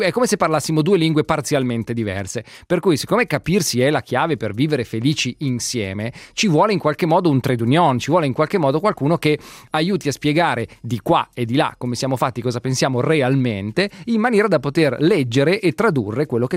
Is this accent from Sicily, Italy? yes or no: no; Milan, Lombardy, Italy; vengo da Milano